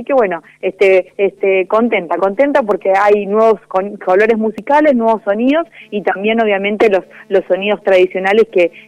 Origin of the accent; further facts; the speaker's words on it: Arequito, Santa Fe, Argentina; yo soy de Arequito, el sur de Santa Fe